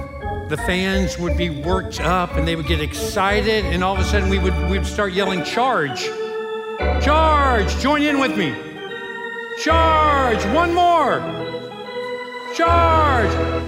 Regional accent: Cincinnati, Ohio, United States; Now, I grew up in Cincinnati. And baseball was really big there.

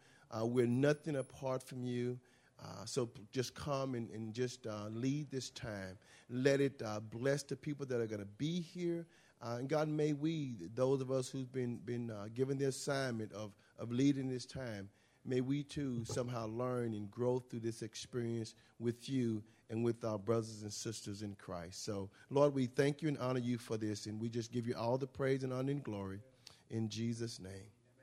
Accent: Madison, Alabama, United States; I'm from Madison, Alabama.

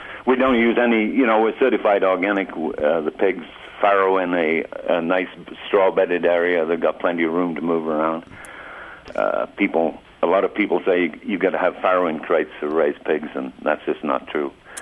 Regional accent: England, United Kingdom; I'm from England originally, and I worked with cattle all over the world.

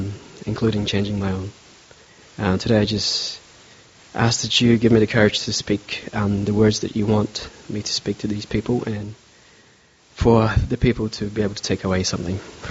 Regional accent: Philippines; I grew up in the Philippines, where about 90% of people who grew up, they grew up called as Christians.

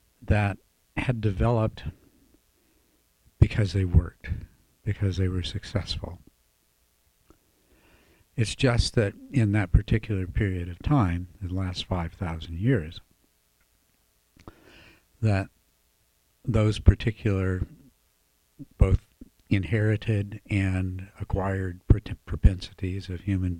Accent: the South, United States; one of the most profound experiences of my life was growing up in the South

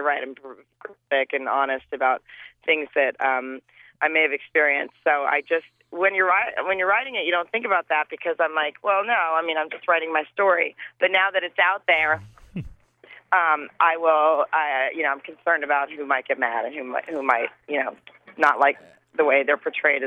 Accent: Farmington, Arkansas, United States; I grew up in Farmington, which is right outside of Fayetteville, and I went to college at the University of Arkansas, and so there's a lot of good stories about growing up in Arkansas

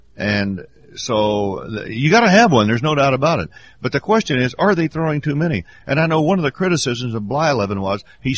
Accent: Illinois, United States; I was born and bred in the Big Ten in Southern Illinois, and I thought the Big Ten was sacred

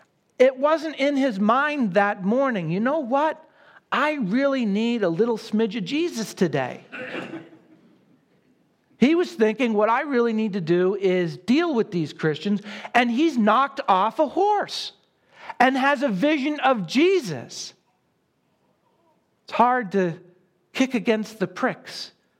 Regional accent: New England, United States; obviously you all know I'm from New England, so great victory.

